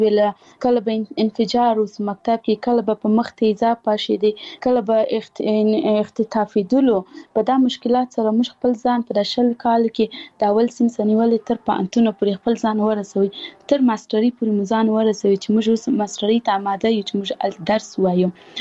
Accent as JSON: {"language": "Pashto", "region": "Paktia", "country": "Afghanistan", "said": "اول زه خپل د پکتیا ولایت یم زه د یو کلی یم"}